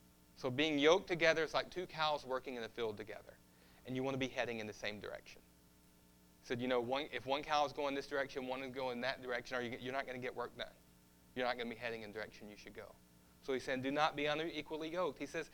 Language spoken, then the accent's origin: English; Texas, United States; also born or lived in China; I'm part Texan, but also having spent so much time overseas, I'm definitely part Chinese. And sometimes, I think mostly I revert to my Texas roots.